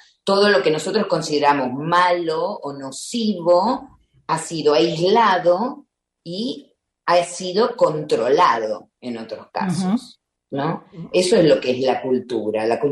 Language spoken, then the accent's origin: Spanish; India; Spanish is a second language; Y en India no es así. Al menos en mi pueblo. Te encontrás con un amigo y el café lo tomás en ese instante que te encontrás.